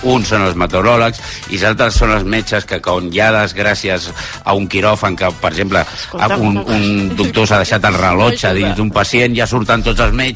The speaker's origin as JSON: {"language": "Catalan", "region": "Catalonia", "country": "Spain", "said": "jo soc del Baix Llobregat"}